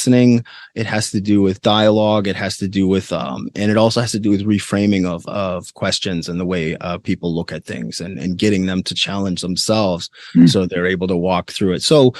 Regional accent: Minnesota, United States; Rural Minnesota.

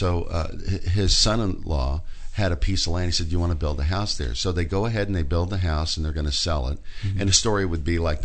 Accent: Tulsa, Oklahoma, United States; I was raised in Tulsa, and then I got a job in Vietnam with the Army.

